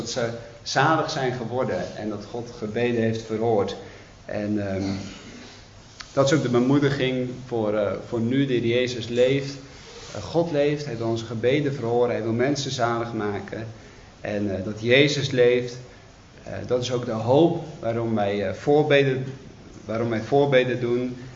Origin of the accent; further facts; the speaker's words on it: Oudekerk, Netherlands; ik heb eigenlijk ook veel gebeden voor mijn geboortedorp toen ik daar nog woonde, voor Oudekerk.